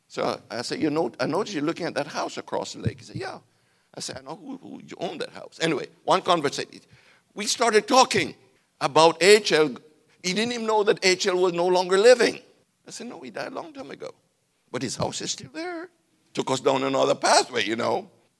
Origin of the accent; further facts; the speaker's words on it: Jamaica; I remember growing up in Jamaica, in the church we grew up in, I was so blessed.